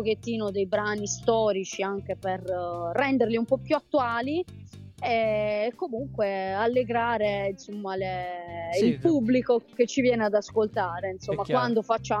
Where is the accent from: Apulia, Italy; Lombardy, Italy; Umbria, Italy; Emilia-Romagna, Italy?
Apulia, Italy; Bitonto; io sono di Bitonto e da quando sono piccola canto